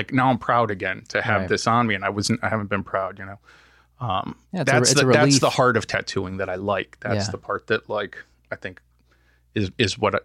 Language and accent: English; Connecticut, United States; Connecticut.